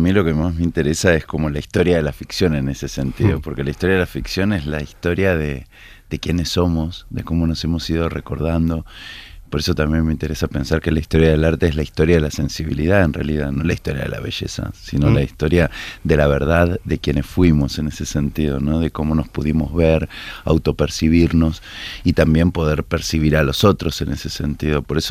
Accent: Río de la Plata, Argentina; a quienes nacimos y crecimos en el Río de la Plata.

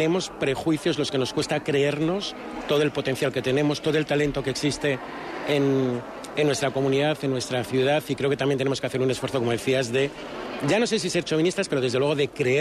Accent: Salamanca, Castile and León, Spain; yo reconozco que soy salmantino

